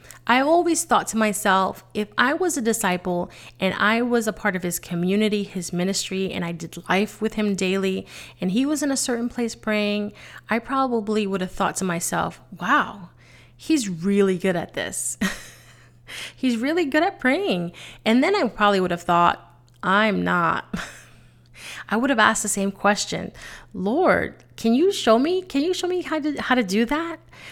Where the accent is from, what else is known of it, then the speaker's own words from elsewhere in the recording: Bronx, New York, United States; I'm Puerto Rican and I'm originally from the Bronx.